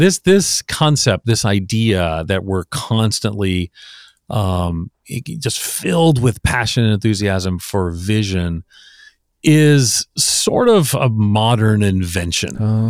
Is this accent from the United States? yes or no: yes; New York, United States; I'm from New York.